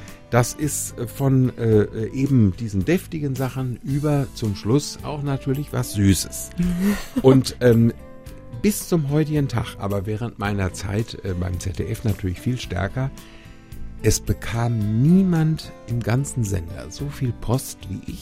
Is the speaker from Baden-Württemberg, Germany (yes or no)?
no; North Rhine-Westphalia, Germany; Also, ich bin ja aus Ostwestfalen und Ostwestfalen gelten als stur, wissen, was sie wollen, und Sturmfest.